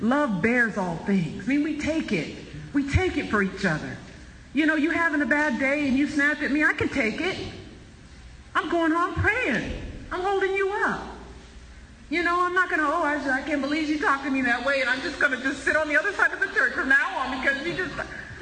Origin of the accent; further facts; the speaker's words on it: Buffalo, New York, United States; now in Pueblo, United States; See, I'm from Western New York. I'm from the Queen City, Buffalo, Niagara Falls area, okay?